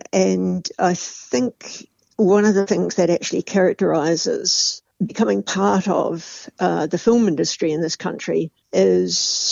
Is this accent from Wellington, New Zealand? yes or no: yes; Masterton, Wellington, New Zealand; I was born in Whakaoriori, Masterton. And in fact, I lived most of the time that I was in Masterton on Te Oriori Road, right across from the hospital. As a child, I got to know Masterton really well.